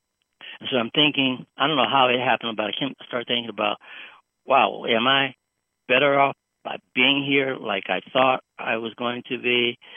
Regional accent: Detroit, Michigan, United States; I'm from the Midwest, Detroit. I've seen snowstorms

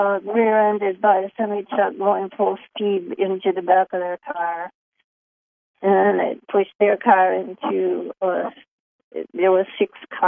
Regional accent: Ohio, United States; Hi, hi, it's everybody. … from Ohio.

